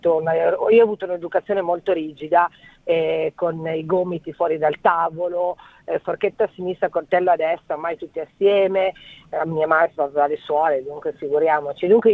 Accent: Turin, Piedmont, Italy; io sono del nord, come te, sono di Torino, sono non piemontese, però io in Piemonte ho sempre mangiato tardi

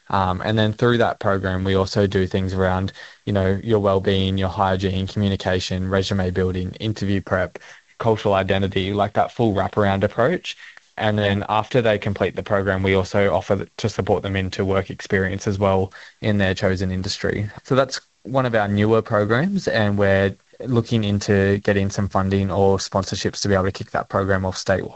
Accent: Sunshine Coast, Queensland, Australia; also born or lived in New South Wales; are from Nambar country, Brewarrina, out in northwest New South Wales. But I obviously grew up on Gubbi Gubbi country up in the Sunshine Coast of Queensland and Dungudi country on the mid-north coast.

